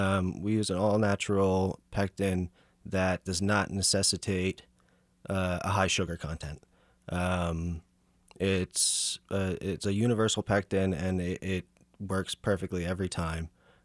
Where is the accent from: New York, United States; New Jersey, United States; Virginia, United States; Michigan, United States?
New Jersey, United States; now in Kansas City, United States; I'm originally from New Jersey. That's why I talk like this.